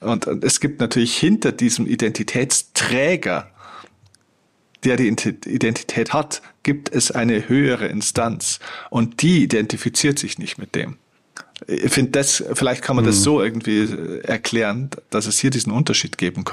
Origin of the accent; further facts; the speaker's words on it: Bavaria, Germany; born there; Und ich bin in Bayern geboren und ich bin ein Bayer.